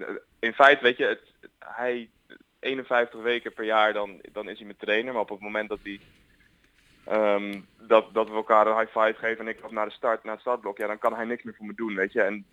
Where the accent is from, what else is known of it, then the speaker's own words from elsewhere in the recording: Amsterdam, North Holland, Netherlands; born there; also born or lived in Nieuwegein; Ik ben geboren in Amsterdam. Toen een hele tijd in Nieuwegein gewoond en nu gelukkig weer terug. Amsterdam heeft zeker een grote plek in mijn hart.